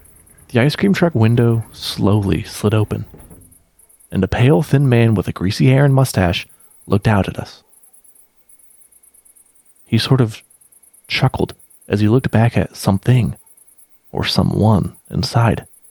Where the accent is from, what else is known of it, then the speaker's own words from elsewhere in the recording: Newark, New Jersey, United States; I grew up in Newark, New Jersey, in the late 1970s, when the crime from the city of New York was spilling out left and right.